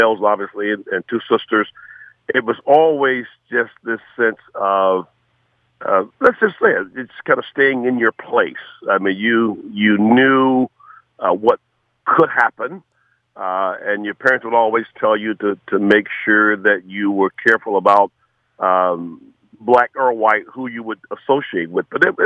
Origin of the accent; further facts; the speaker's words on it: Florida, United States; I grew up in North Florida, a very small community, famous for the Suwannee River. That's my whole county, Suwannee.